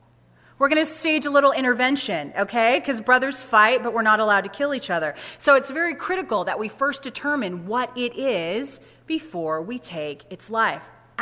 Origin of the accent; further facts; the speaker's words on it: Georgia, United States; I'm from Georgia.